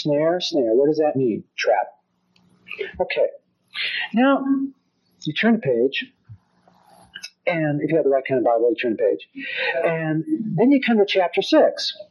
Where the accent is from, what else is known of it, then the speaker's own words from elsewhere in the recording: Los Angeles, California, United States; I grew up in Los Angeles, and I pastored a church in a place called Nowhere, California.